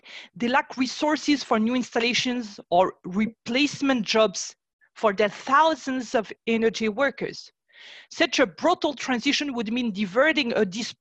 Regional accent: Romania; I'm an MEP from Romania.

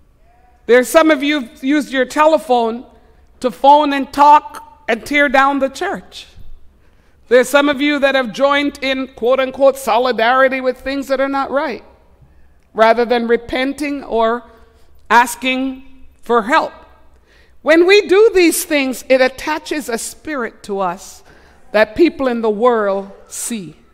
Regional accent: Quebec, Canada; I said, I'm from Quebec. We do double kiss, so next cheek.

